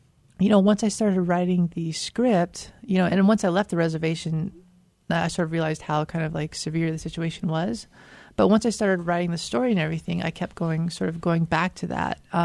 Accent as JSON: {"language": "English", "town": "Gallup", "region": "New Mexico", "country": "United States", "tie": "born or raised there", "said": "We actually shot in my hometown of Gallup, New Mexico."}